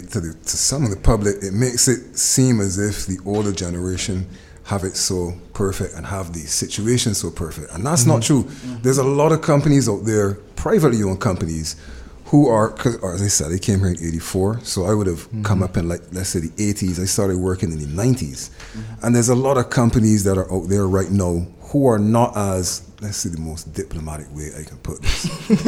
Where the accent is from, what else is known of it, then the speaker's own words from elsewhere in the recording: Barbados; while I grew up here in Barbados, this is something I was told. I didn't come to Barbados and make this up.